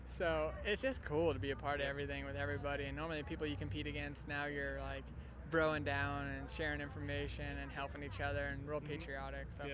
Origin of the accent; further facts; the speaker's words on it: Colorado, United States; I grew up here in Colorado. I rode this track on 50s and 60s, and all my family and friends were here.